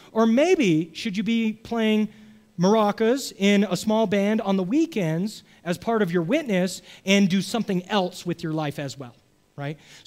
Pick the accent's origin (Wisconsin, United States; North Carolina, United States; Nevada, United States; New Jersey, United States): Nevada, United States; Las Vegas; I grew up in Vegas, so I didn't like have a home team to root for.